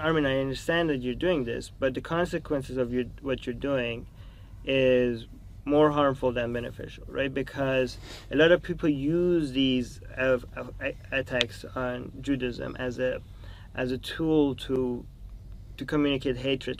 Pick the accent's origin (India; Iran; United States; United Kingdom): Iran; English is a second language; Like, I'm from Iran, right?